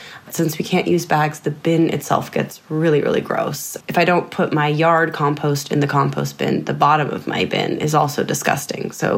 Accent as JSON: {"language": "English", "town": "Agoura Hills", "region": "California", "country": "United States", "said": "from Agora Hills."}